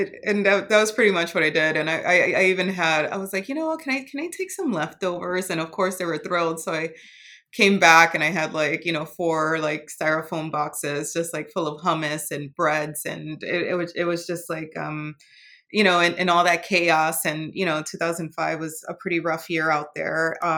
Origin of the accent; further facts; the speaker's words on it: Puerto Rico; growing up in Puerto Rico